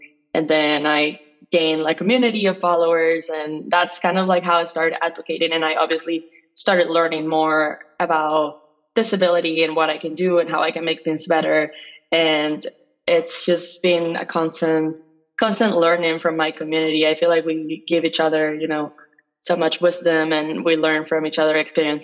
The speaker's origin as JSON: {"language": "English", "country": "Venezuela", "tie": "born or raised there", "moved": "as an adult", "lives_now": "United States", "said": "And I grew up in Venezuela. I moved to the US when I was 18 years old."}